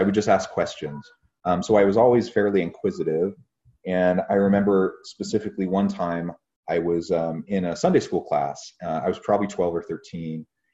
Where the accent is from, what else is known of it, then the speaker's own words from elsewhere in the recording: Oregon, United States; also born or lived in Ohio / Missouri; now in Utah, United States; I was born in Ohio, grew up mostly in Oregon, and then my family moved out to Missouri later in my teenage years. And then I eventually found my way to Utah for school